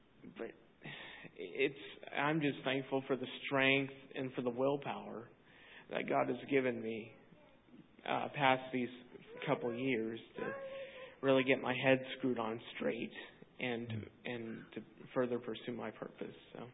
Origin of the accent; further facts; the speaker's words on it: Indiana, United States; me back up in my hometown in Indiana